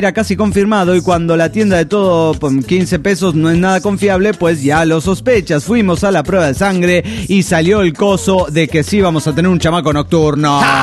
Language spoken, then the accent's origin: Spanish; Mexico City, Mexico; del DF mexicano.